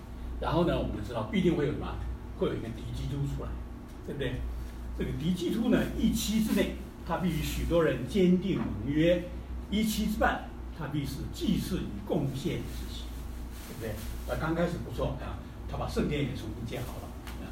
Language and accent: Chinese; China; 所以呢土耳其人对我们中国人很友善，对不对？